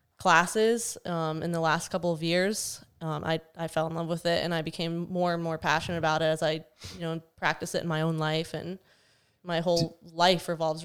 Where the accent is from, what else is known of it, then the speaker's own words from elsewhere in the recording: Vero Beach, Florida, United States; So I was born and raised in Vero.